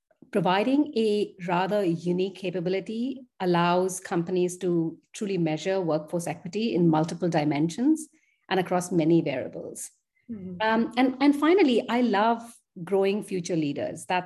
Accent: Kolkata, West Bengal, India; English is a second language; moved away as an adult; also born or lived in London / Paris / Munich / Vienna; So, I am Indian. I am originally from Kolkata in India. And as you suggested, I have over the last 20 years worked and studied in many cities across Europe, including London, Paris, Munich, and Vienna.

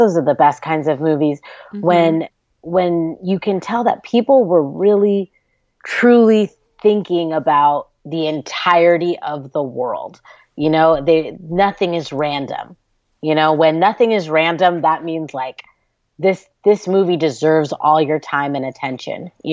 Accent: California, United States; I live in California and have been born and raised there by other people who were born and raised in California.

